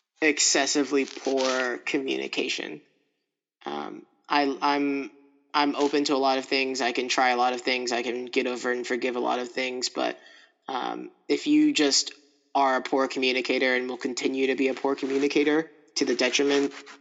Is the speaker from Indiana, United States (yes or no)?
yes; Indiana, United States; But it's most of my life it's been because I grew up in Indiana and there's a kind of person here as well.